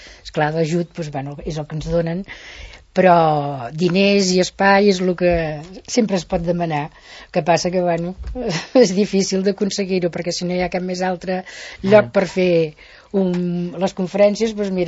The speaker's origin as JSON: {"language": "Catalan", "town": "Terrassa", "region": "Catalonia", "country": "Spain", "lives_now": "Sant Cugat del Vallès, Spain", "said": "coneixia ningú aquí a Sant Cugat, perquè vinc de Terrassa, fa 25 anys que vinc aquí"}